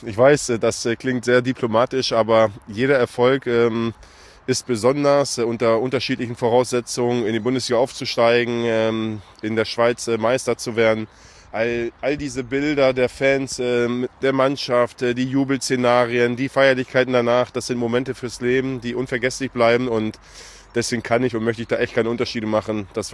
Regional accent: Hanover, Lower Saxony, Germany; ich habe das rote Herz natürlich als Hannoveraner

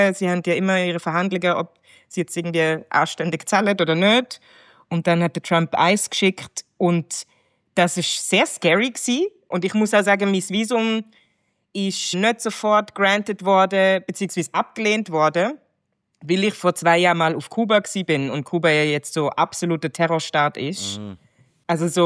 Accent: Zurich, Switzerland; Ich habe dann schon kurz, er hat dann gefragt, wo ich herkomme. Und ich habe unter all diesen möglichen Antworten habe ich gesagt, Zurich, Switzerland.

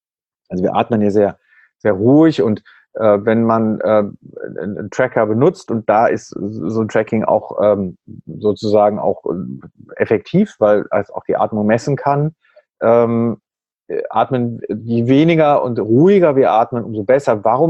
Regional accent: Germany; Du merkst auch als Deutscher, ein bisschen peinlich, egal.

